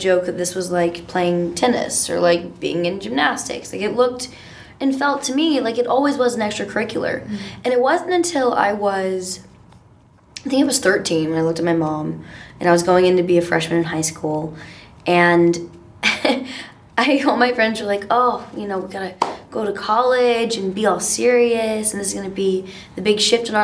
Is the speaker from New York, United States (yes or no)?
no; Cartersville, Georgia, United States; also born or lived in Atlanta / Rome; I was born in Atlanta, Georgia, but grew up in Cartersville, Georgia, and Rome, Georgia. My mom and all of our, I think, we go back like 6 or 7 generations in Georgia.